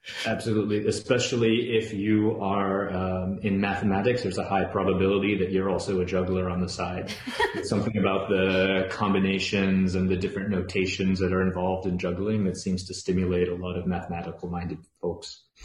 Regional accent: Tokyo, Japan; moved away as an adult; also born or lived in Minnesota, United States / Montreal, Canada; now in Europe; I was born in Minnesota, grew up in Tokyo, and then did university the East Coast of the US and circus school in Montreal

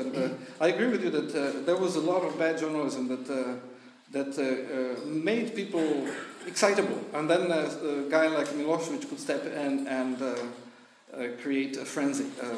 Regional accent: United States; You know, I come from the States and there we still believe in execution.

